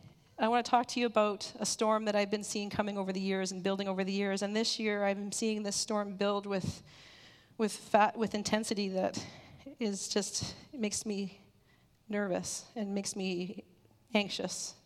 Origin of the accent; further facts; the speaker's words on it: Medicine Hat, Alberta, Canada; I grew up in Medicine Hat area, and so we got some pretty wild storms down there.